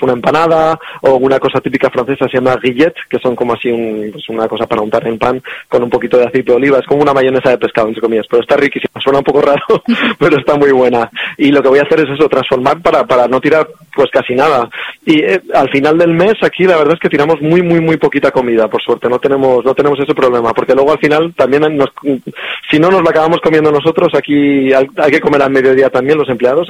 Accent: Spain; como mi socio es francés, yo soy, bueno, español, pero está bastante fuera y tal

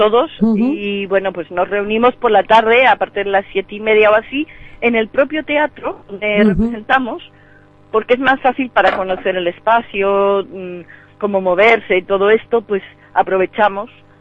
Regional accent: Spain; now in Brussels, Belgium; La mayoría somos españoles, aunque hay algunos extranjeros

